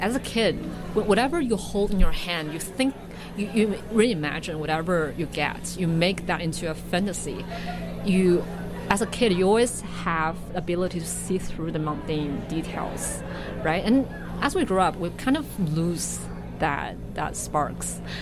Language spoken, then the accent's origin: English; Beijing, China; English is a second language; moved away as an adult; now in Vancouver, Canada; I came here from Beijing. I grew up there. And before I came to Vancouver, I've always been in Beijing.